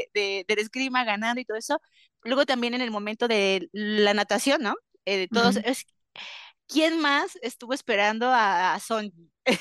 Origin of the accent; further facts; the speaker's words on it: Mexico; aunque en los Juegos Olímpicos soy mexicana